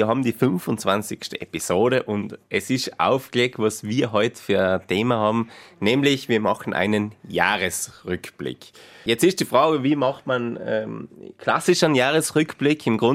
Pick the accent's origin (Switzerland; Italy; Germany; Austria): Austria; Tyrol; accent: East Tyrolean; Also ich glaube, die Leute mögen auch ein bisschen unseren Dialekt und ja, unsere Themen. Viele unserer Osttirol-Themen